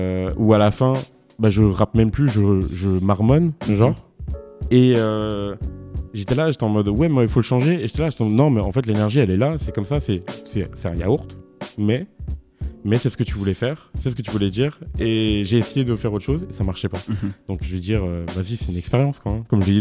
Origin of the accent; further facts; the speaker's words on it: Fougères, Brittany, France; born there; alors je suis breton.